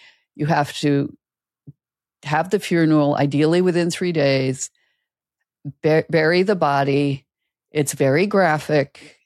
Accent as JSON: {"language": "English", "country": "Canada", "said": "we're both from Canada"}